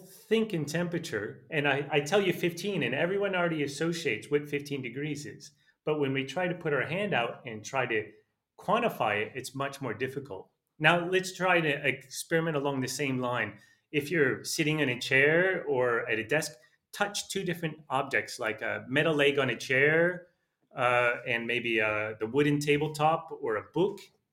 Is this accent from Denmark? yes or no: no; Australia; I'm from Australia.